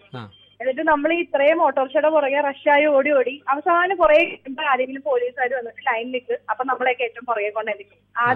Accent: Ernakulam, Kerala, India; എന്റെ ശരിക്കും എറണാകുളമാണ് സ്ഥലം, വർക്ക് ചെയ്യുന്നതാണ് കോഴിക്കോട്.

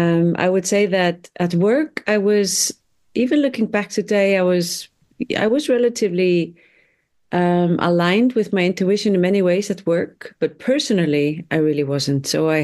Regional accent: Iceland; I'm from Iceland. I divide my time between Reykjavik and Berlin in Germany.

